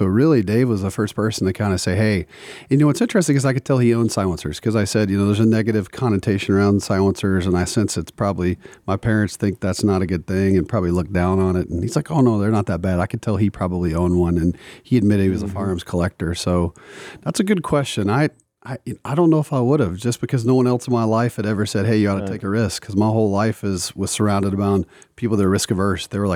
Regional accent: the South, United States; That's kind of how I was raised in the South

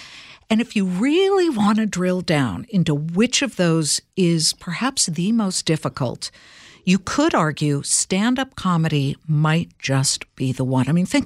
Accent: Los Angeles, California, United States; I grew up in Los Angeles where everyone, except me it seemed, wanted to be in it.

